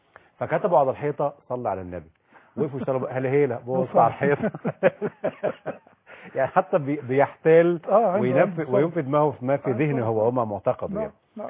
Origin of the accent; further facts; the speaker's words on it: Egypt; احنا كشعب مصري